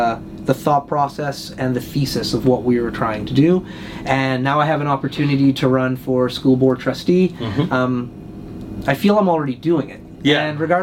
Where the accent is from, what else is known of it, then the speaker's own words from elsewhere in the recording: Fort McMurray, Alberta, Canada; I'm born and raised in Fort McMurray.